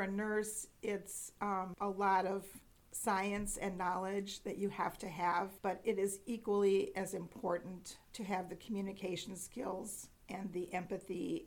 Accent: Milwaukee, Wisconsin, United States; My formative years, I grew up in Milwaukee, Wisconsin, a suburb of Milwaukee.

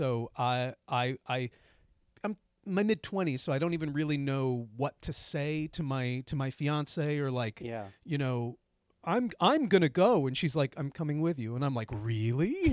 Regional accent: Florida, United States; But, so I grew up in Florida.

